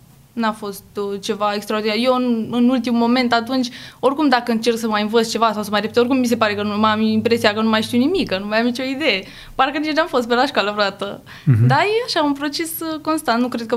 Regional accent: Cernătești, Dolj, Romania; Din Comuna Cernătești.

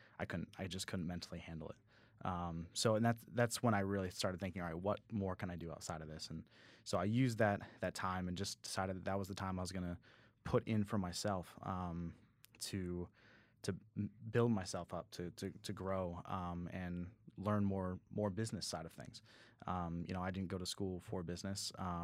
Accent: New Hampshire, United States; moved away as an adult; now in Greenville, United States; I am originally from New Hampshire, and I moved down here to Greenville for a manufacturing job.

